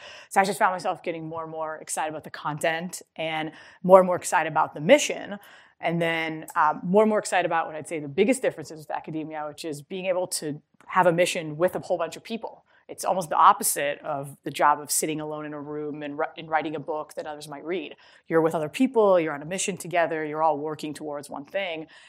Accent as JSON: {"language": "English", "country": "Israel", "tie": "born or raised there", "said": "I grew up in Israel and went to Princeton"}